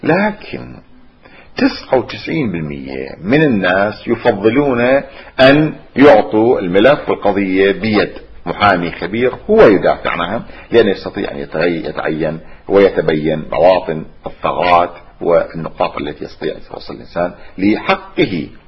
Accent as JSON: {"language": "Arabic", "town": "Najaf", "region": "Najaf Governorate", "country": "Iraq", "said": "كان عندنا في النجف الأشرف على سبيل المثال أو في كربلاء كان شخص معروف بتجبير الكسور،"}